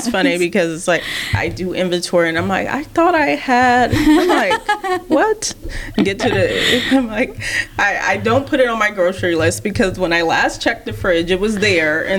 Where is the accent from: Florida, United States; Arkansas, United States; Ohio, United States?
Ohio, United States; Columbus; I grew up in the Central Ohio area, Short North area, a single mom household.